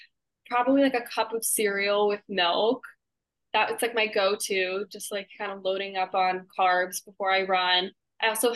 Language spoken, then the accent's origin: English; Manhattan, New York, United States; I absolutely loved growing up in Manhattan. I can't imagine myself anywhere else.